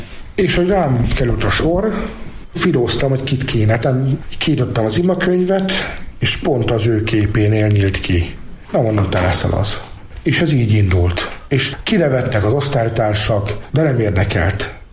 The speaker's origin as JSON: {"language": "Hungarian", "town": "Füzesabony", "region": "Heves", "country": "Hungary", "tie": "born or raised there", "said": "hiszen kapcsolódik szülővárosomhoz is, Füzesabonyhoz."}